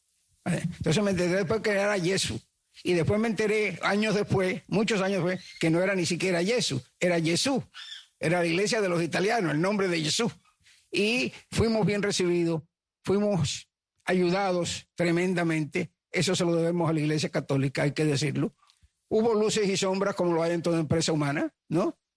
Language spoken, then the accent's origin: Spanish; Cuba; now in Miami, United States; yo llegué de Cuba en 1963, después de haber estado un año asilado en la Embajada de Uruguay en La Habana. Y yo era católico desde siempre, toda mi vida